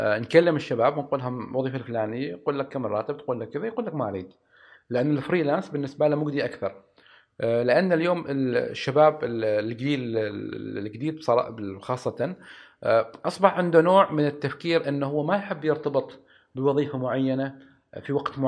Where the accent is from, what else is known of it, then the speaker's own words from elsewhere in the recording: Oman; سواء عندنا في عمان وحتى خارج البلد